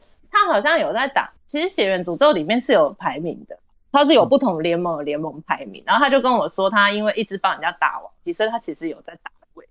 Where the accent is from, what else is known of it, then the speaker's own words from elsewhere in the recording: Taiwan; 我就说我是台湾人